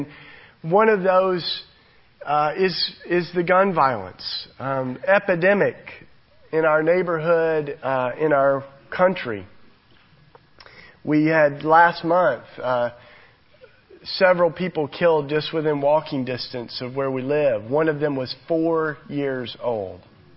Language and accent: English; Tennessee, United States; I mean, I grew up in Tennessee.